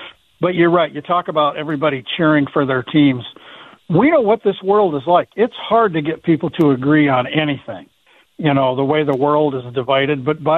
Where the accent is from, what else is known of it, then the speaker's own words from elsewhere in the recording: Iowa, United States; also born or lived in Phoenix; now in Minnesota, United States; I wasn't born here, but I've lived here longer than I lived anywhere else. You know, grew up in Iowa and lived a few years in Phoenix, where it's really hot.